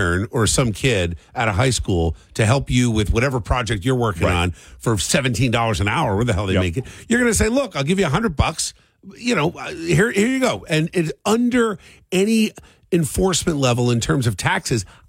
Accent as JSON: {"language": "English", "town": "Cherry Hill", "region": "New Jersey", "country": "United States", "tie": "born or raised there", "said": "growing up in Cherry Hill, I mean, I would get paid $5 a driveway."}